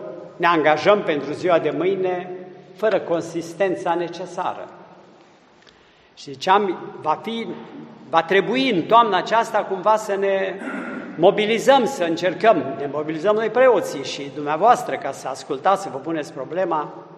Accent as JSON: {"language": "Romanian", "region": "Brașov County", "country": "Romania", "tie": "born or raised there", "said": "Dar sunt din Transilvania, sunt din țara Făgărașului. Am avut un tip de copilărie, un tip de tinerețe, nu?"}